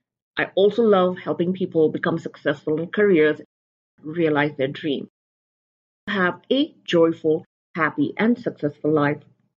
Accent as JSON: {"language": "English", "country": "India", "said": "I come from the East, I come from India"}